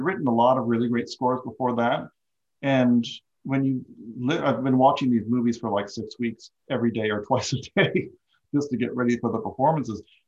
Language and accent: English; California, United States; I grew up in Southern California, so I remember in the 60s with my parents, I'd go to drive-in movie theaters